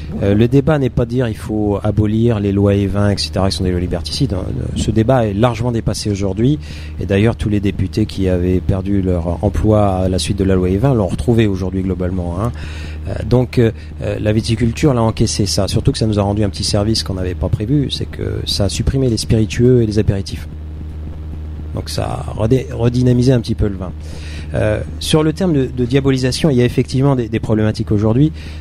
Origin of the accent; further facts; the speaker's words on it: Aix-en-Provence, Provence-Alpes-Côte d'Azur, France; je suis provençal, moi. Enfin, provençal, j'étais quelque temps. Et je citais cette chose-là. Moi, je suis d'Aix-en-Provence. Mes copains, moi, je suis aixois, donc la Provence s'arrête à Valence, hein.